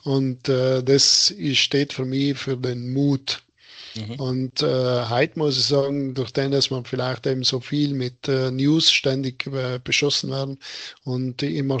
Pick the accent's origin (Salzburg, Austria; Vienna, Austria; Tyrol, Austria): Tyrol, Austria; wo man auch vielleicht mir als Tiroler ein bisschen ins Herz gehen